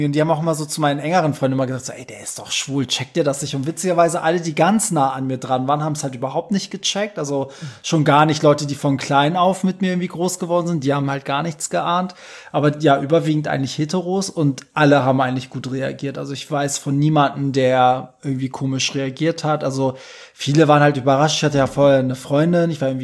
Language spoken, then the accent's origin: German; Hamburg, Germany; seit ich eigentlich denken kann, sind wir dann aber in Hamburg gewesen. Ja, aber Kriegsflüchtlinge, ja klar, mit zwei erinnerst du dich halt an nichts. Ne? Nee. So, meine Eltern sind dann aus dem Iran über die Türkei hierher geflohen.